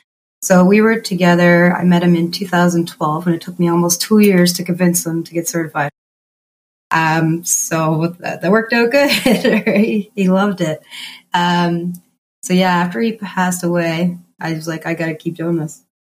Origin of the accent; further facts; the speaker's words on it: Nova Scotia, Canada; I lived right across from the ocean, so my probably earliest memory is probably 2 or 3, and I was ran down my dirt driveway across the main highway there and right down to the beach and in the water.